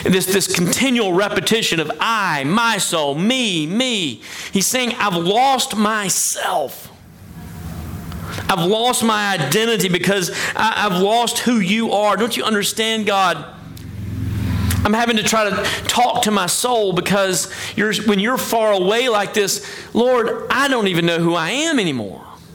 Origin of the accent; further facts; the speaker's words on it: Tennessee, United States; I know that because I'm from Tennessee, right?